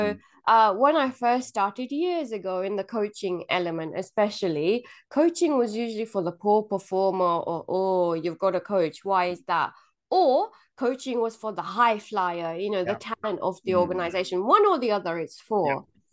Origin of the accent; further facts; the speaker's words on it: Gujarat, India; also born or lived in England; now in Australia; I am Indian, I'm Gujarati. I've got the background of the English culture where we're very polite and stiff upper-lipped. And then the Australian culture